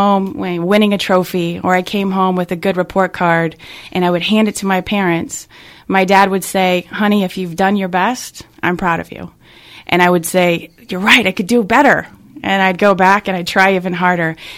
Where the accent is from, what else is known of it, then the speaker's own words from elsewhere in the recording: Colorado, United States; Again, I was born and raised in Colorado, a small town in Colorado. So to pack up and leave and move to Irvine, California